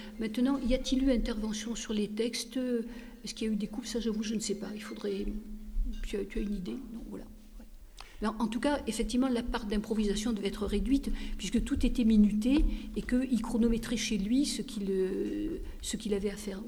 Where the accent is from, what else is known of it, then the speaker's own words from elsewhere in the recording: Marseille, Provence-Alpes-Côte d'Azur, France; c'est pas en tant que Marseillaise que je le dis